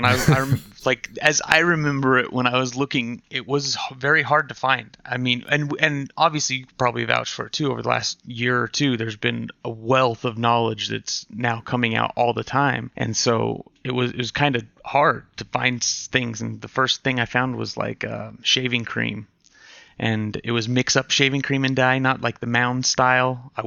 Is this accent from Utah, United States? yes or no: yes; Salt Lake City, Utah, United States; Yeah, I'm born and raised in Salt Lake, in the Salt Lake Valley. I'm currently in a city called Sandy, Utah now, but it's about middle of the valley.